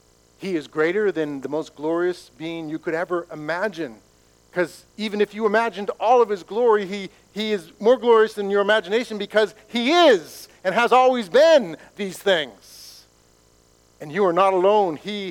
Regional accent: Massachusetts, United States; I grew up on the Boston Marathon route, and year after year we would go down the street and watch the marathon, watch people run by for hours

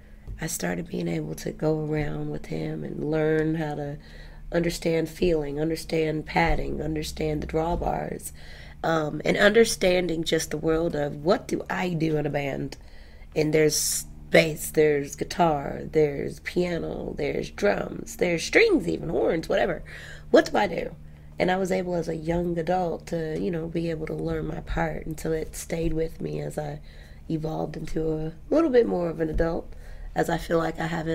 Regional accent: Huntsville, Alabama, United States; I grew up in Huntsville

